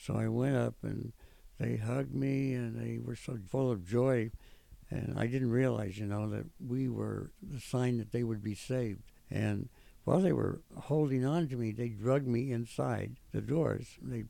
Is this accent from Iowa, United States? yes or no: yes; Iowa, United States; I don't know what the hell the password is, but I'm from Iowa